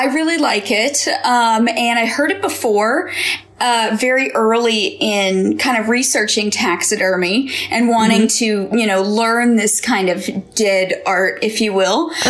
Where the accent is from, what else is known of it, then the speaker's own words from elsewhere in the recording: Indiana, United States; also born or lived in Florida; We, so I grew up in Indiana and also Florida, and we just had nothing but the great outdoors.